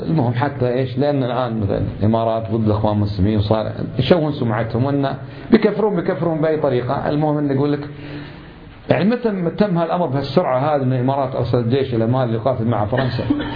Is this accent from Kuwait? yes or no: yes; Kuwait; أنا واحد من الكويت